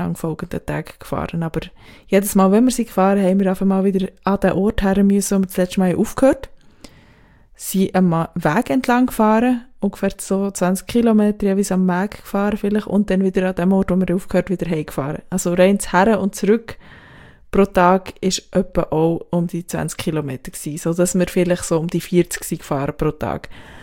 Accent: Switzerland; now in Berlin, Germany; als Schweizerin in Berlin leben

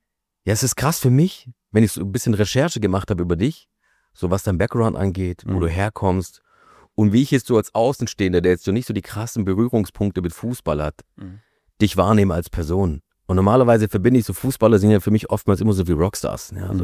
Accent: Stuttgart, Baden-Württemberg, Germany; du bist ja Stuttgarter, ich bin Stuttgarter.

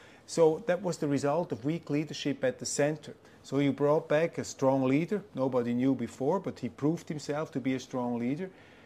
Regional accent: Switzerland; I was coming from Switzerland. Switzerland is a very small country, and I would say we totally lack the imagination

